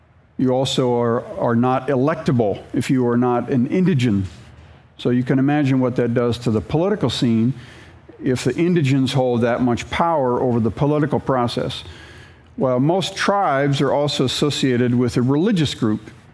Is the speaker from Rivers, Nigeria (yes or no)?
no; Jos, Plateau, Nigeria; I was born in Jos, grew up in Jos, and went back to Jos and have been there the last 20 years.